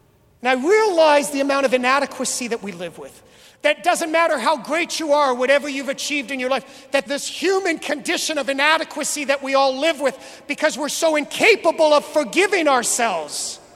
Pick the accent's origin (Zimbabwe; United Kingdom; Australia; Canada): Canada; now in United States; as a Canadian